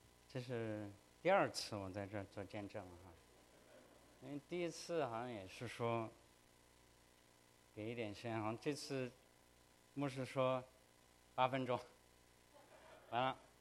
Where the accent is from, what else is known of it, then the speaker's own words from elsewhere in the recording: China; 其实我是从大陆来的，我从小都是就是属于那种生在新中国长在红旗下，经历过文化大革命，也批斗过地富反坏右，批斗过走资派